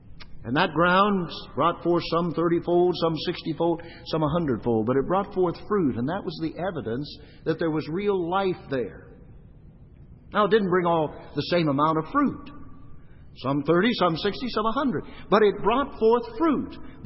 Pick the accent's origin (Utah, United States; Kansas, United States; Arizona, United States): Arizona, United States; I grew up in Arizona. We used to do a lot of mountain climbing.